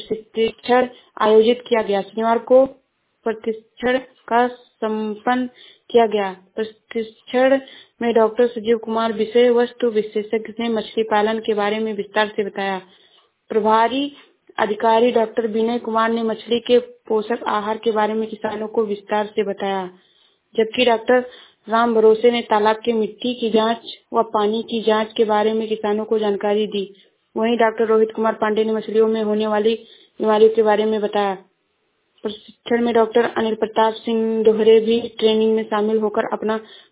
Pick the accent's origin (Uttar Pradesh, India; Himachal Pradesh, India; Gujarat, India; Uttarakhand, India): Uttar Pradesh, India; Shravasti; मैं श्रावस्ती से हूँ।